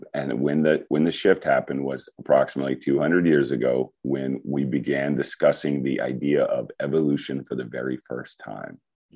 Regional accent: Key West, Florida, United States; So my family is Jamaican. Mongo is Cuban. I'm from Key West, which is 90 miles above Cuba.

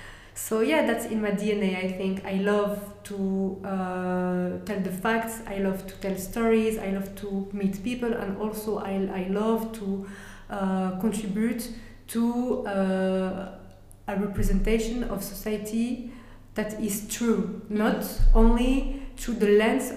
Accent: Brussels, Brussels-Capital Region, Belgium; So I was born here in Brussels. My father was born here too.

